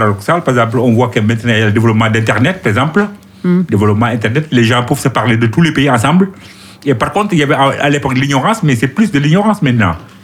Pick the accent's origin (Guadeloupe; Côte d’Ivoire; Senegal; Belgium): Senegal; now in France; moi je suis du Sénégal, je suis venu en France, je me suis confronté à une autre culture, mais je gardais toujours ma culture, mais la culture française m'enrichit comme ma culture sénégalaise enrichit les Français, certains Français.